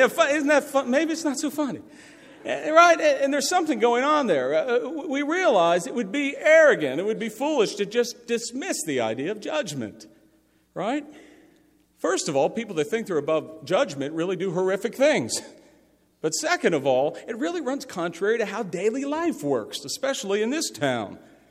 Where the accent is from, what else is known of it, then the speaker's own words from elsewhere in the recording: Pittsburgh, Pennsylvania, United States; when I was growing up in Pittsburgh, in our basement, or we used to call it a game room in the 70s